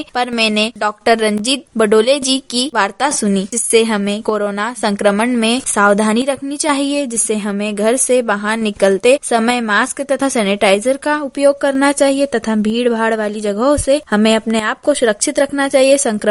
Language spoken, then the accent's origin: Hindi; Balwada, India; मैं ग्राम बलवाड़ा से हूं।